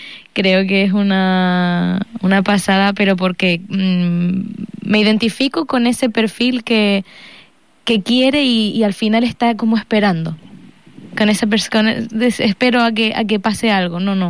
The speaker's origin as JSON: {"language": "Spanish", "region": "Canary Islands", "country": "Spain", "said": "yo soy majorera, soy de aquí, y bueno, todas las islas son preciosas"}